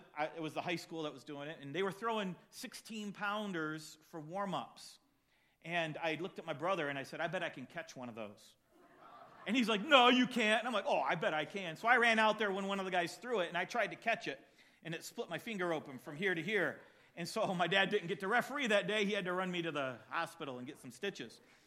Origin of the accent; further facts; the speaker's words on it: California, United States; I grew up in California, so you know we would do that from time to time because the weather was nice enough.